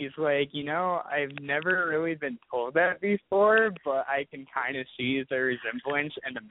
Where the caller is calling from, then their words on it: Indiana, United States; I'm calling from Chicago area-ish. I'm in Indiana.